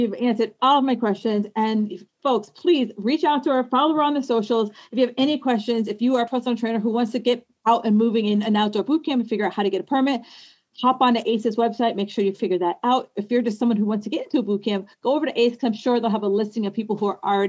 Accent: East Coast, United States; of course, I'm from East Coast. So I wake up at 4 a.m.

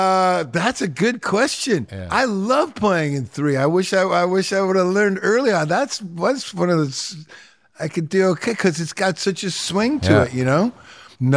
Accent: Detroit, Michigan, United States; growing up in Detroit in the late 70s

